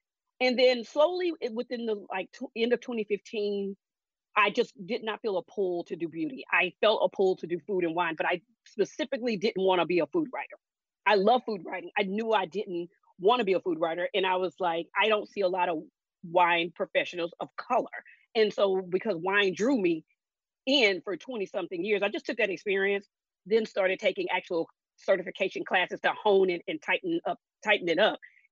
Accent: Houston, Texas, United States; And at that time, I was living in Houston. So I'm from Houston.

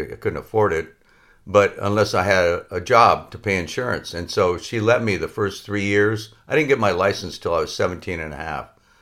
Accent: Pico Rivera, California, United States; also born or lived in La Mirada; Pico Rivera originally.

